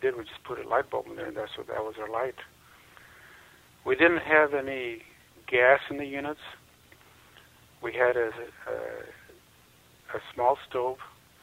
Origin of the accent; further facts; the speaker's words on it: Delano, California, United States; born there; And where I was born in Delano, was the place no longer exists because they built a freeway over it.